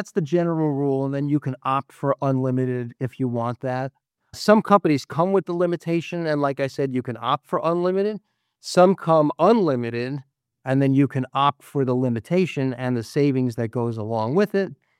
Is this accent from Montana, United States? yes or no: yes; Montana, United States; Montana, my home state